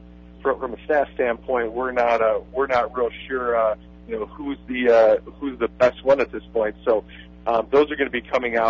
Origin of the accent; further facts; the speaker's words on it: Forston, Illinois, United States; I grew up not too far from you guys there in Aledo. I grew up in Forston, Illinois, and so forth.